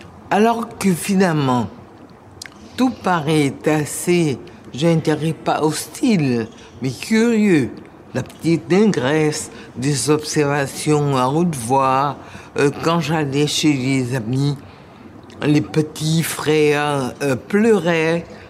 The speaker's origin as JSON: {"language": "French", "town": "Pointe-à-Pitre", "country": "Guadeloupe", "tie": "born there", "said": "Je suis née à Pointe-à-Pitre, dans la petite île de Guadeloupe. Mes parents étaient des gens aisés"}